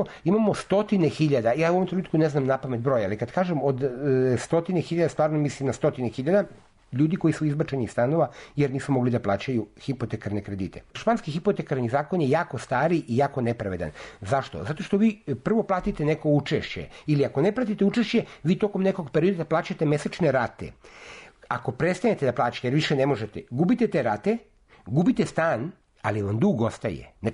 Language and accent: Serbian; Serbia; mi kao Srbi